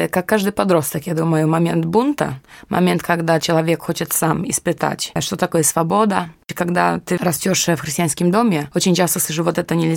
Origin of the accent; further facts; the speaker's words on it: Poland; Russian is a second language; now in Russia; Я сама из Польши, мне 34 года.